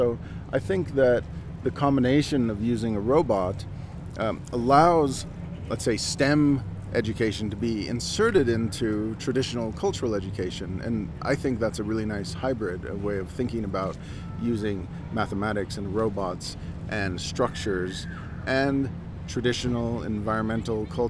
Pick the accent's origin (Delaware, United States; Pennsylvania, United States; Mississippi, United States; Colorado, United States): Colorado, United States; I'm from the San Luis Valley, but I'm also a professor of architecture at the University of California, Berkeley.